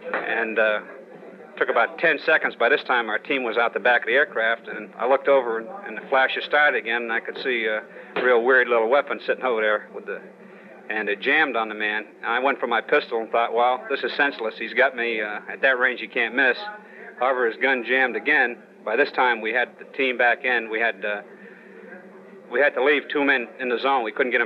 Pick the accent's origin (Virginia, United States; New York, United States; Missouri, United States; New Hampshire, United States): New Hampshire, United States; Hinsdale; I'm from Hinsdale, New Hampshire right now. That's where my mother lives at this time.